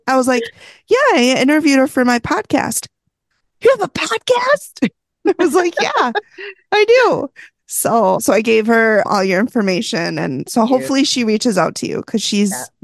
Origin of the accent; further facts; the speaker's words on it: Florida, United States; By the way, I'm from Florida, and when y'all talked about the muggy weather and shit, I was like, nailed it. I fortunately am near Panama City Beach